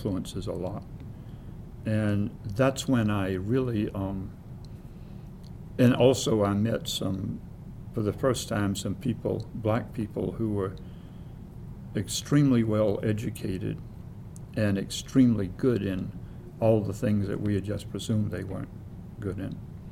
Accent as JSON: {"language": "English", "region": "the South", "country": "United States", "tie": "born there", "said": "Because I was born in the South in a small town at a time when it was segregated."}